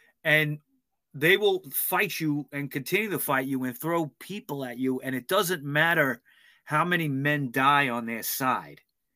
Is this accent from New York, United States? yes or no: yes; Queens, New York, United States; I mean, look, the guy's from Queens. I'm from Queens. I relate to that.